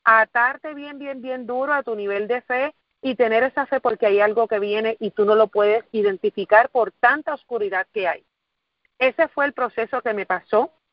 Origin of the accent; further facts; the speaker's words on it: Guayama, Puerto Rico; soy de Guayama, Puerto Rico, del sur de la isla, tomo muchísimo orgullo en decir que nací y me crié en una casita que con muchísimo esfuerzo construyeron mis abuelitos.